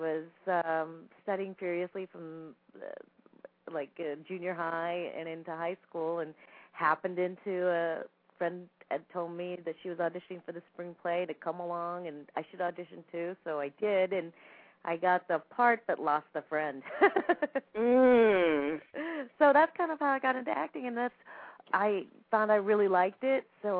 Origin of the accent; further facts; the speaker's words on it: California, United States; born and raised in California also.